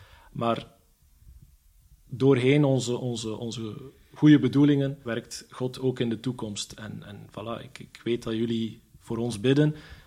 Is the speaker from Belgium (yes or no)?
yes; Sint-Maria-Oudenhove, East Flanders, Belgium; also born or lived in Zottegem; En laat dat nu net mijn geboortestad zijn, in de kerk. Het was niet mijn parochiekerk, want ik was van een dorp. Sint Maria Oudenhoven, Sint Maria, gehoort het al.